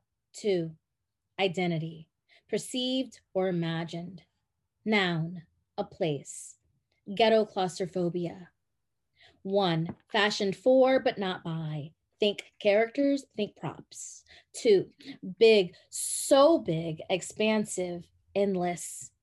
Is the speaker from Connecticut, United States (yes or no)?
yes; Connecticut, United States; I'm originally from Connecticut. People would be like, oh, Flatlanders.